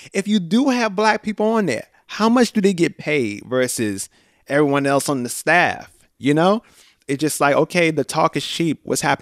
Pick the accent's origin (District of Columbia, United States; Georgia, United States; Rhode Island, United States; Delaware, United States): District of Columbia, United States; Washington; I always tell my friends and stuff that are from other places that growing up in Southeast was kind of like growing up in Nigeria for me because everyone was black.